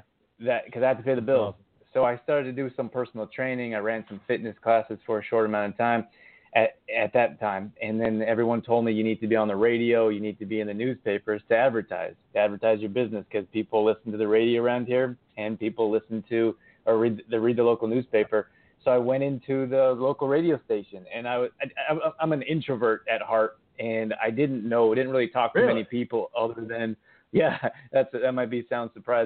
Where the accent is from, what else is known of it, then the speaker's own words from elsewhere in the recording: Canada; I grew up in Canada.